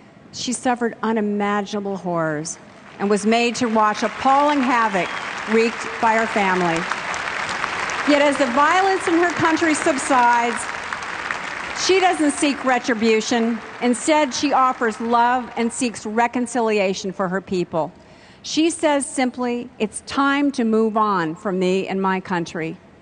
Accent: the American West, United States; I was born and raised in the American West, and I will always see the world through the prism of its values.

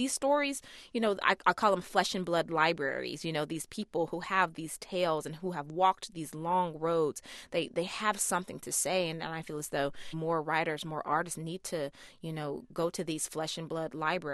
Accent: Memphis, Tennessee, United States; I definitely think it's because, you know, I grew up in Memphis, Tennessee.

